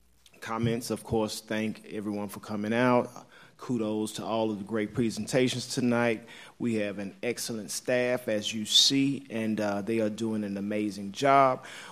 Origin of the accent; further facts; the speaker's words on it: New Orleans, Louisiana, United States; as well as I'm from New Orleans originally. So I remember looking at Katrina that night, and I remember how my family was affected by Katrina.